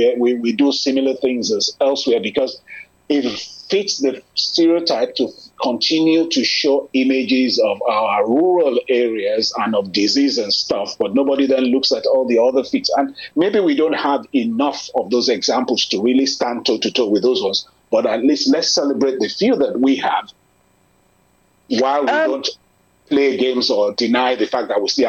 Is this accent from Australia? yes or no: no; Nigeria; They called us impacts, and the other ones were expatriates, but I went as a Nigerian expatriate, so we made sure that was clarified.